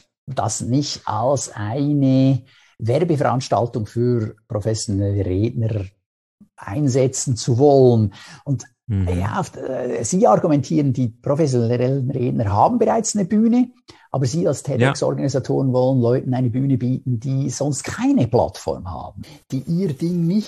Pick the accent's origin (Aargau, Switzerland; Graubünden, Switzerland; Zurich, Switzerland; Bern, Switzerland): Aargau, Switzerland; in der Aargauer Zeitung, also in der Zeitung, die eben lokal berichtet, dort, wo ich herkomme.